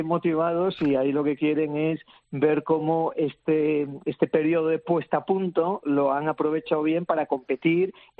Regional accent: Asturias, Spain; now in Madrid, Spain; yo aunque vivo en Madrid, soy de Asturias y conozco un poco la mina y he visitado alguna

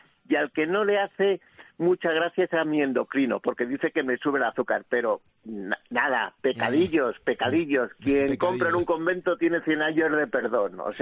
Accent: Villacastín, Castile and León, Spain; en mi pueblo, Villacastín, Segovia

